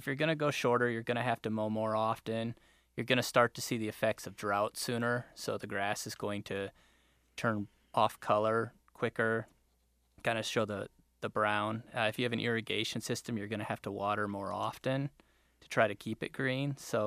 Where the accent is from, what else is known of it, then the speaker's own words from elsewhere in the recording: Iowa, United States; also born or lived in Tennessee; I grew up in Iowa, actually, and then I spent the last 10 years at the University of Tennessee in graduate school.